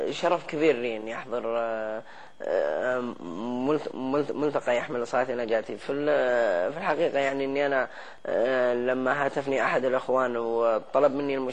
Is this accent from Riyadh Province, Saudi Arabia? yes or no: yes; Riyadh, Riyadh Province, Saudi Arabia; born there; من مواليد الرياض، ولدت في مستشفى الشميسي.